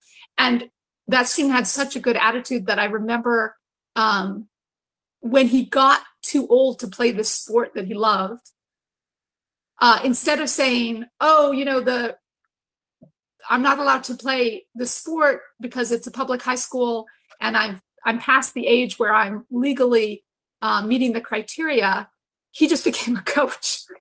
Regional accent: Virginia, United States; also born or lived in Vancouver, Canada; even though I was born in Canada, I think I mentioned before that I was born in Vancouver, Canada, my parents split up and my mother married an American. And I actually ended up in Northern Virginia. As a high school student in Northern Virginia

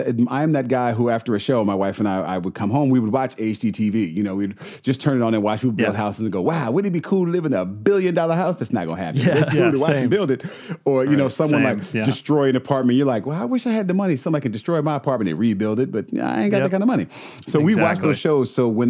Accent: New York, United States; now in California, United States; Don't bring me out there just because I'm from New York.

